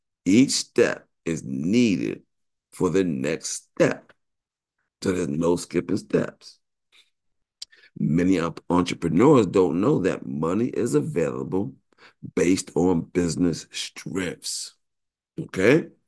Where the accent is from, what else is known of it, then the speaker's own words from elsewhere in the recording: New York City, New York, United States; Once again, born and raised in New York City.